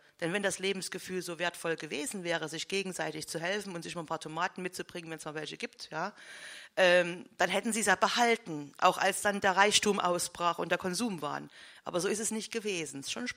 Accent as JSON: {"language": "German", "region": "Saxony", "country": "Germany", "said": "mit meinen Leuten meine ich Sachsen, mein Zuhause, meine Heimat, das sind meine Leute."}